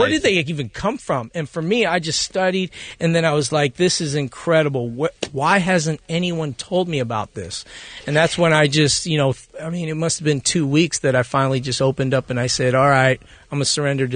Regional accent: Hollywood, California, United States; I mean, I grew up in Hollywood

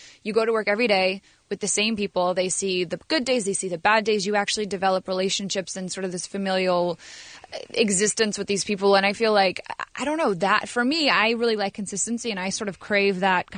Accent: North Carolina, United States; Well, I grew up in North Carolina, so I'm a big Panther fan, and I'm a big Tar Heel fan.

